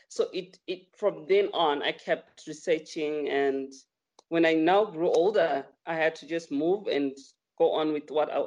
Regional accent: Zimbabwe; moved away as an adult; also born or lived in Cape Town; I'm from Zimbabwe. I'm Zimbabwean. I was born in Zimbabwe, and I attended my education in Zimbabwe. But because I really wanted to work at sea, I had to move to South Africa in Cape Town, where I stayed

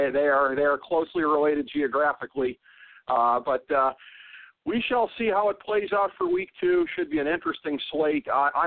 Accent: Cleveland, Ohio, United States; Baltimore, I take no pride or glee in saying this, are going to stomp my hometown Cleveland Browns here.

